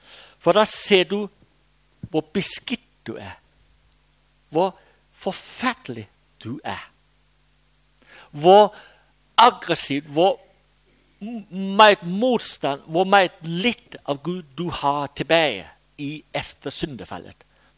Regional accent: Central Denmark Region, Denmark; Jeg er jo også vestjyde.

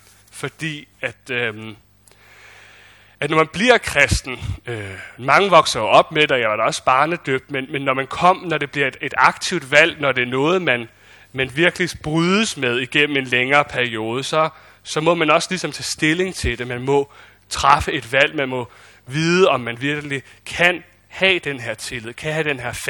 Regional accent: Copenhagen, Capital Region of Denmark, Denmark; Jeg er født i København, og vokset op inde i København. Min fars side af familien, de kommer ned fra Lolland af, og det er så også en årsagen til, at vi er flyttet derned senere hen.

